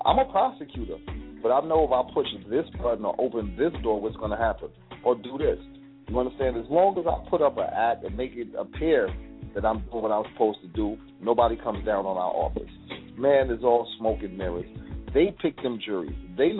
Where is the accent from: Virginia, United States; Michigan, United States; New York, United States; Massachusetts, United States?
New York, United States; But, you know, I'm from New York, man. People die every day on a regular.